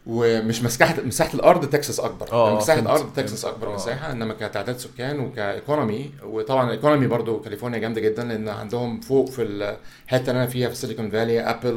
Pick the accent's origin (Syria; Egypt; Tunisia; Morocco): Egypt; واحنا عندنا في مصر الناس عندها المشكله دي، بيفكروا ان احنا مصريين اهم من بلاد عربيه تانية